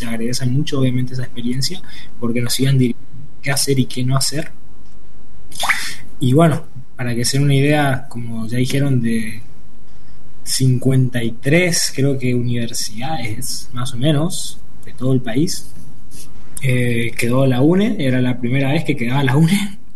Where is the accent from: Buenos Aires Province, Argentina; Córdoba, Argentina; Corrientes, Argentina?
Corrientes, Argentina; somos de Corrientes Capital, aviso, los 4.